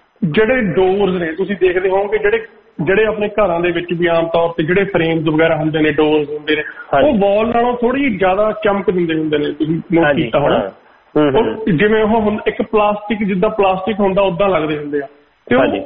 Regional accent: Punjab, India; now in Australia; ਮੇਰਾ ਪਿੰਡ ਵੈਸੇ ਸਾਹਮਣੇ ਵਾਲਾ ਜੀ ਜ਼ਿਲ੍ਹਾ ਲੁਧਿਆਣਾ ਸਾਡਾ

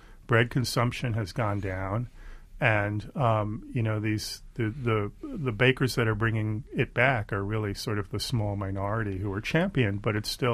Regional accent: Brooklyn, New York, United States; because I grew up in Brooklyn as well and went to a lot of these bakeries.

